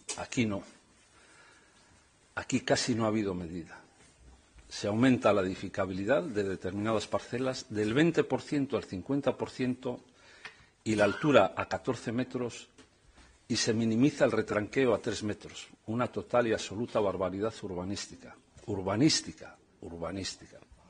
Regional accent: Laredo, Cantabria, Spain; Pero los que somos de Laredo sabemos

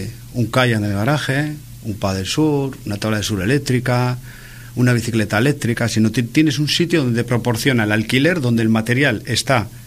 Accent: Laredo, Cantabria, Spain; moved away as an adult; Yo, por suerte, hice el servicio militar en Gran Canaria y con 18 años tuve que salir de Laredo. Bueno, tuve que salir. Quería salir y la mili me proporcionó salir de Laredo.

